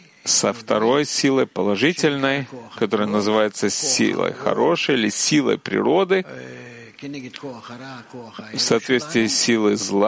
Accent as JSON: {"language": "Russian", "town": "Giv'at Hen", "region": "Central District", "country": "Israel", "said": "Я из Мушава Гиват-Хен. Это небольшое поселение возле Раанана."}